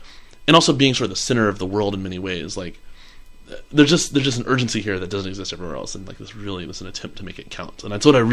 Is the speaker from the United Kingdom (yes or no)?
no; Houston, Texas, United States; now in New York City, United States; So I grew up in Houston area and went to school in Los Angeles